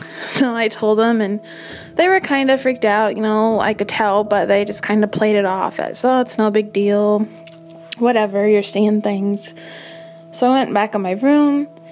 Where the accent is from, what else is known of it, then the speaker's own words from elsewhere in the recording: Galesburg, Illinois, United States; I'm from Galesburg, Illinois.